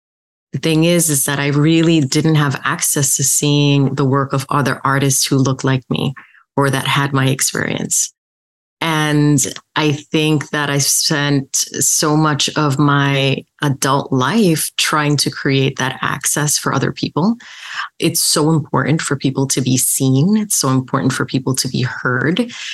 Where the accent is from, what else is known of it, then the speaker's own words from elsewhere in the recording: New York City, New York, United States; I was really, really blessed. I grew up in New York City, which is such a mecca of art.